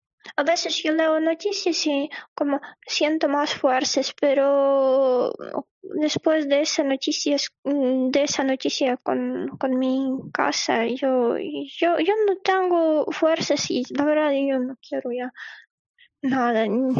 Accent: Ukraine; Spanish is a second language; No, yo no voy a salir de Ucrania por ahora porque toda mi familia está aquí y es mi tierra. Yo estudiaba aquí, yo toda la vida vivo aquí

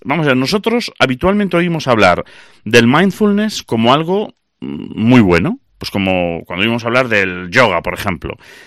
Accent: Galicia, Spain; yo soy gallego y se me saltan las lágrimas

